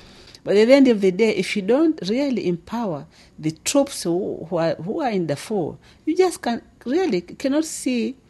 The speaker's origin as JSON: {"language": "English", "region": "Zanzibar", "country": "Tanzania", "tie": "born or raised there", "said": "when I was growing up in Zanzibar, I really wanted to be working with the army as in the Air Force Division."}